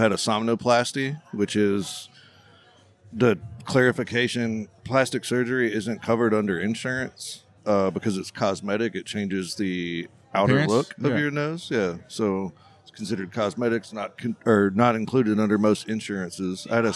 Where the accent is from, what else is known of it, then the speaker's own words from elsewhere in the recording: Memphis, Tennessee, United States; also born or lived in Glenview, Illinois; I was born in fucking Illinois. I've lived in Memphis my whole life.